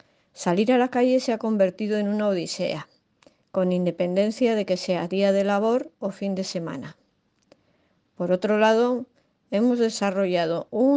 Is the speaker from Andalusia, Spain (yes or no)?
no; Bilbao, Basque Country, Spain; Hace ya unos cuantos años que vivo en el casco viejo de Bilbao. Aunque como bilbaína lo conozco de toda la vida